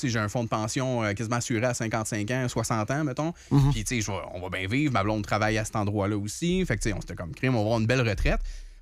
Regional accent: Montreal, Quebec, Canada; now in Quebec City, Canada; Je suis originaire de Montréal, mais ça fait 26 ans que je suis à Québec. Fait que oui, je suis un gars de Québec.

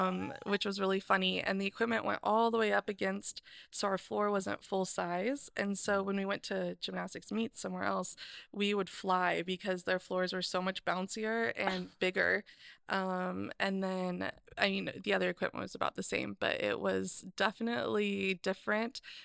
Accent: Dallas, Oregon, United States; born there; Yeah, we already had one in Dallas, Oregon. I was born in Dallas, and we had already been there for 15 years, I think, by the time I was born.

